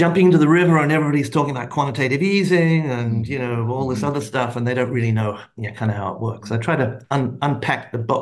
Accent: Australia; moved away as an adult; also born or lived in Japan; now in United States; So I had a hail originally from Australia. I'm Australian-American now.

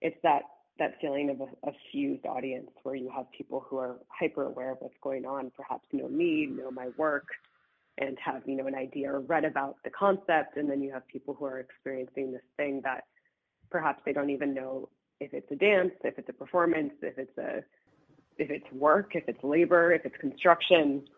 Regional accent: Los Angeles, California, United States; growing up in Los Angeles in a canyon, I would hear crickets every single night

